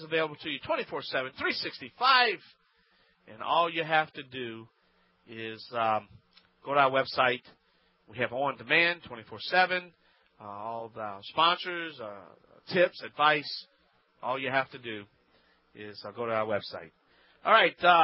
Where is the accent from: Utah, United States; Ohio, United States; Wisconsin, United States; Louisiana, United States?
Louisiana, United States